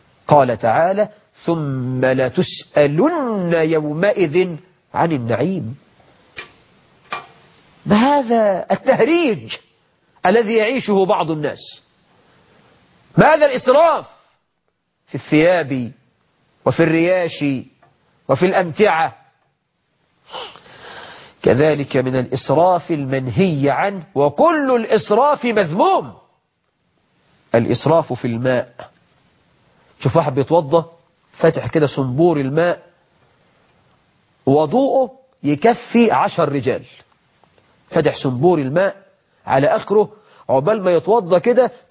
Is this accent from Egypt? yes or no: yes; Egypt; شوف واحد ده ما شاء الله عندنا في مصر مسك خرطوم